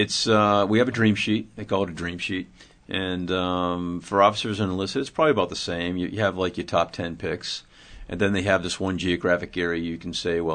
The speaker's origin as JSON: {"language": "English", "town": "Boston", "region": "Massachusetts", "country": "United States", "tie": "born or raised there", "lives_now": "Kodiak, United States", "said": "Yeah, so I grew up in New England from Massachusetts, and have two brothers, and have really never knew anything about Alaska until I joined the Coast Guard."}